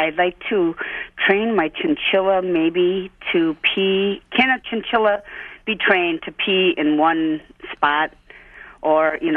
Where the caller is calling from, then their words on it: Watertown, Wisconsin, United States; I'm calling from Watertown, Wisconsin.